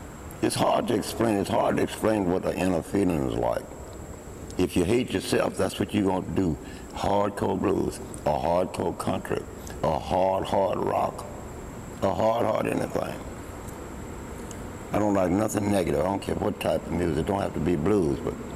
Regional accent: Louisiana, United States; also born or lived in Texas; I'm from Louisiana and Texas, yeah, but I live in Louisiana, right?

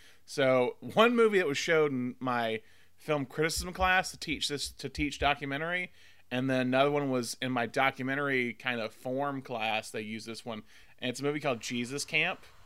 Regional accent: Alabama, United States; I guess growing up in Alabama, documentaries weren't really a form of filmmaking that I saw.

